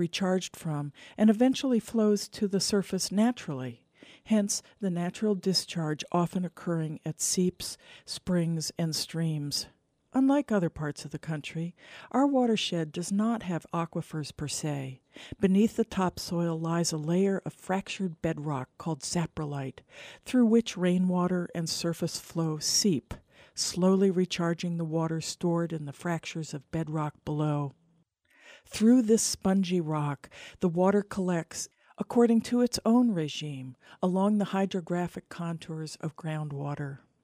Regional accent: Massachusetts, United States; I grew up on the Assabet River in Massachusetts, the one that Henry David Thoreau explored with his brother 100 years before me. Its floodplain and wetlands were my childhood playground.

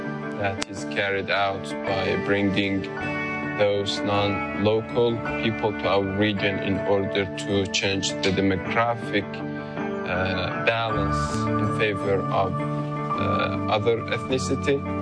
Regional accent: Iran; English is a second language; I'm from Iran.

